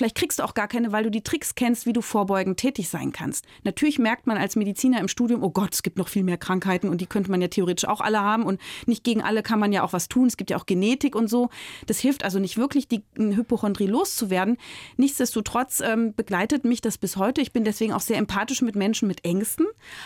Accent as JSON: {"language": "German", "region": "Berlin", "country": "Germany", "said": "Ich komme ja aus Berlin"}